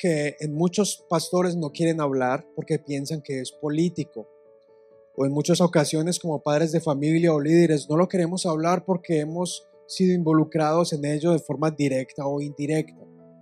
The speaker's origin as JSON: {"language": "Spanish", "country": "Colombia", "said": "Por lo menos en mi país decimos, si en Estados Unidos llueve, en Colombia no escampa."}